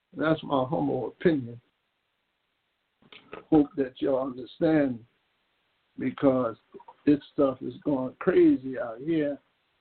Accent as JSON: {"language": "English", "town": "Newark", "region": "New Jersey", "country": "United States", "tie": "born there", "said": "My mother could be pregnant with me in Kansas City, but she gave me birth in North New Jersey. Say I was born in Canada, or pardon me, Kansas City. I was born in Newark."}